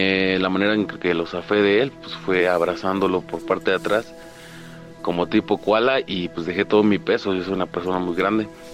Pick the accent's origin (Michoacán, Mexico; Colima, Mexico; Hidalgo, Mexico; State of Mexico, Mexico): State of Mexico, Mexico; Toluca; Yo soy de Toluca, Estado de México.